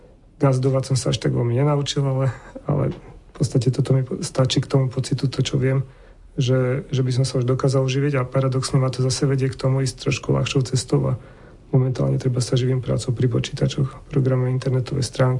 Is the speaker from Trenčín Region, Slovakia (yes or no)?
yes; Prievidza, Trenčín Region, Slovakia; also born or lived in Bratislava; Ja som sa narodil a vyrastal v Prievidzi, potom som študoval v Bratislave 5 rokov